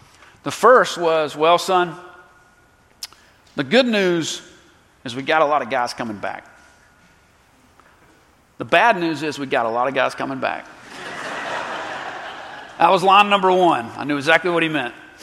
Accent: Nashville, Tennessee, United States; I grew up in Nashville

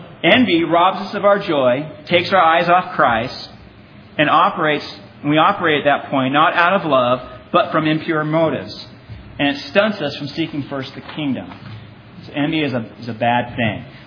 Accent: Milwaukie, Oregon, United States; I grew up in the Milwaukee area, but went all the way to high school here, just up the street, to the old Oregon City campus.

